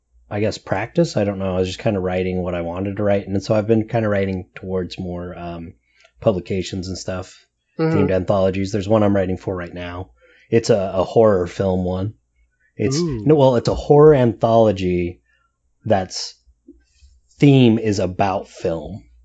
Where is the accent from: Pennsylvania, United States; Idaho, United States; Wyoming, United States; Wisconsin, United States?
Idaho, United States; Pocatello; we're both from Pocatello, Idaho originally.